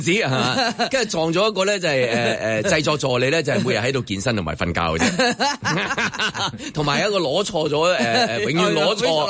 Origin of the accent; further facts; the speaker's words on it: China; 我哋中國人唔習慣太親近嘅嘢